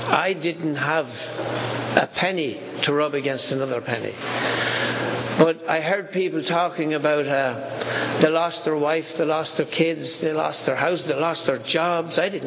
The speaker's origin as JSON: {"language": "English", "country": "Ireland", "tie": "born or raised there", "said": "growing up in Ireland, into the 60s, it was rock and roll and devil music and all that good stuff"}